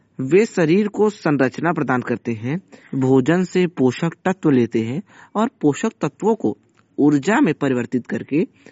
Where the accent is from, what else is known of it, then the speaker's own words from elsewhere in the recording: Jaunpur, Uttar Pradesh, India; मैं उत्तर प्रदेश के जौनपुर जिले का निवासी हूँ।